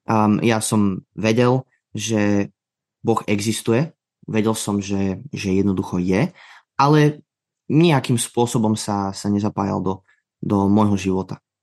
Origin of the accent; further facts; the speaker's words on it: Bratislava, Bratislava Region, Slovakia; som z Bratislavy, mám 23 rokov